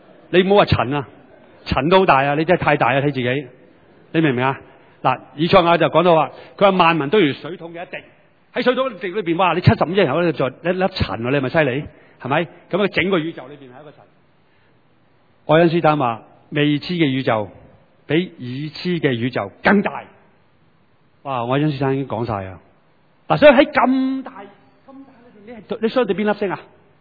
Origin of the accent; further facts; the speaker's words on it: China; 我中國人叫做一物似一物，糯米似木蝨。